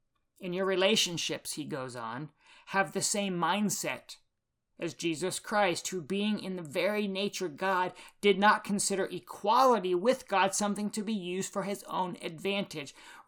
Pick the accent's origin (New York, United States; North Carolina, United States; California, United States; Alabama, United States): North Carolina, United States; I grew up in North Carolina, which is why I'm a Tar Heel fan